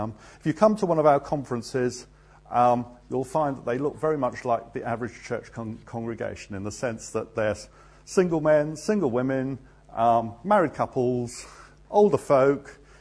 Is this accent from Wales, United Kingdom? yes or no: no; Guildford, South East England, United Kingdom; I come from Guildford, so everything else in the... It's past the Thames and onwards.